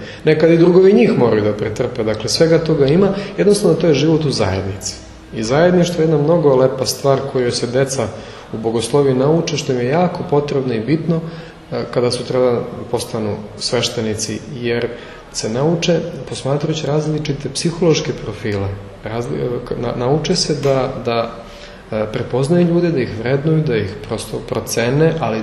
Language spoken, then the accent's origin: Serbian; Southern Serbia, Serbia; ja sam iz Južne Srbije